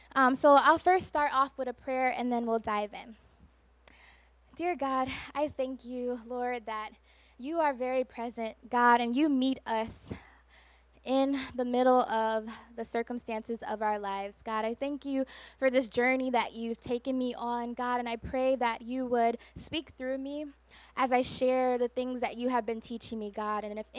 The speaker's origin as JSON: {"language": "English", "town": "Cleveland", "region": "Ohio", "country": "United States", "moved": "as an adult", "said": "I moved away from Cleveland, Ohio, that's where I'm from, where my family is, when I was 18 years old to go to school."}